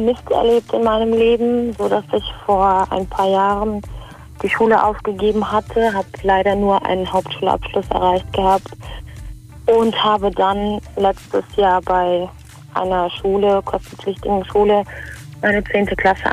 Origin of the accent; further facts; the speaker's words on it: Koblenz, Rhineland-Palatinate, Germany; Ich bin noch 23 und komme aus Koblenz.